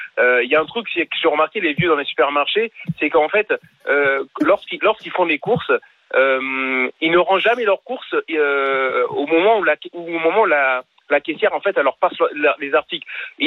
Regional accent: France; moi je suis franco-sénégalais, je suis français, mais mes parents sont d'origine sénégalaise

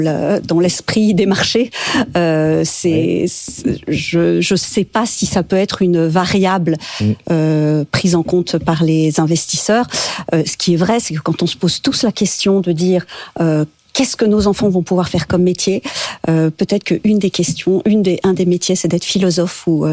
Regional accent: France; Ça me désole en tant que Française

